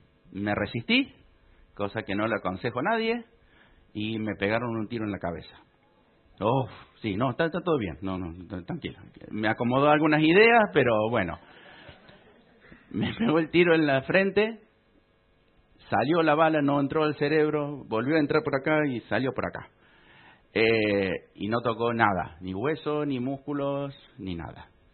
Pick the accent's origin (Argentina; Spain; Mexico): Argentina; born there; soy argentino de nacimiento, en el país de los campeones.